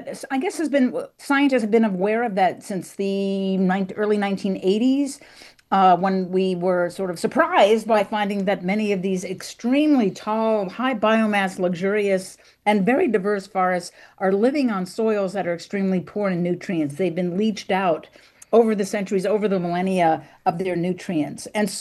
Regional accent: Bethesda, Maryland, United States; I grew up in Bethesda, Maryland. My parents had these 8 maple trees that lined the driveways.

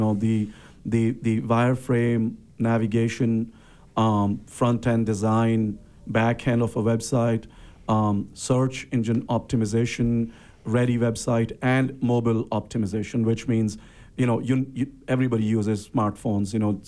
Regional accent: India; born there; since I've been coming to this country for the last 20 years, and I was born in India

